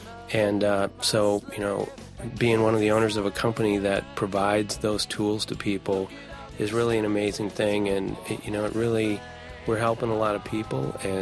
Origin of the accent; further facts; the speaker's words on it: Minneapolis, Minnesota, United States; from Minneapolis, Minnesota.